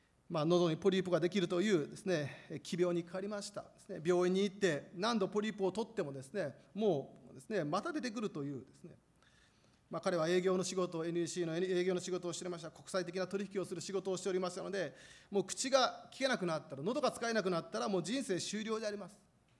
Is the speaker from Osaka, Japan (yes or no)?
yes; Higashiosaka, Osaka, Japan; born there; 私は1964年に東大阪市で生まれました。当時私の父はある組織の組長、ヤクザですね、組長で、私はその家の長男でした。